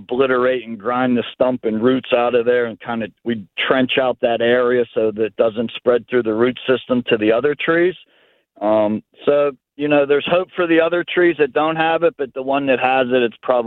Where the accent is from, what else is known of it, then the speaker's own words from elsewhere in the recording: Greenfield, Pennsylvania, United States; I like Oakland. I grew up in Greenfield. We're neighbors.